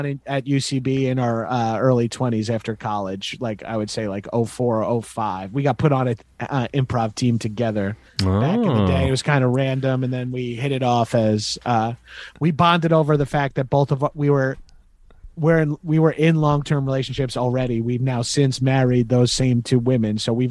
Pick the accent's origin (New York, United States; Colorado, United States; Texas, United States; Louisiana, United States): New York, United States; Long Island; I'm from Long Island, New York.